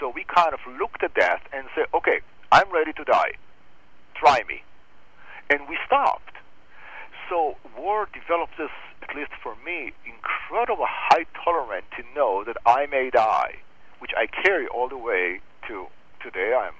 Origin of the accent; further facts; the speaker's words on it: Israel; Living in the Middle East, growing up in Israel